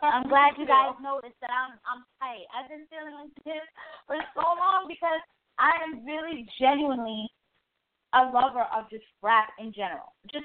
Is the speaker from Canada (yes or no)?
no; Brooklyn, New York, United States; I'm from Brooklyn. I'm more of a Walgreens type of chick.